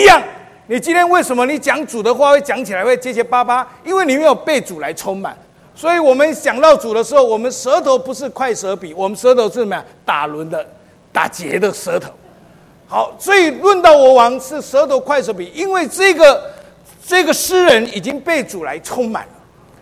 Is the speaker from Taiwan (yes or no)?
yes; southern Taiwan, Taiwan; 我们是本省人，南部人，我一定要吃饭